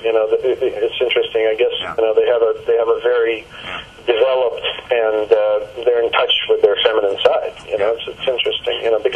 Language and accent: English; Canada; You know, I can't vote. I'm Canadian.